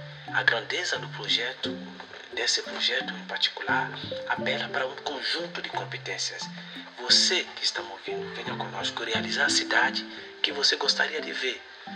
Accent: Gomorokura, north, Côte d’Ivoire; Eu sou de Gomorokura, é uma vila situada no norte da Costa do Marfim, que recentemente se tornou subprefeitura.

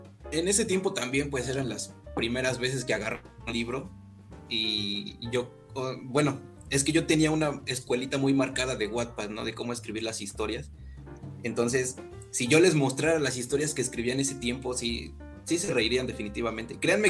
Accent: Mexico; Y soy un escritor mexicano de 22 años.

